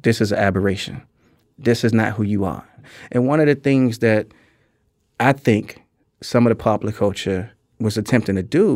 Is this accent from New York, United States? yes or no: no; Maryland, United States; We lived in the Black Belt. PG County, Maryland at the time was basically completely Black.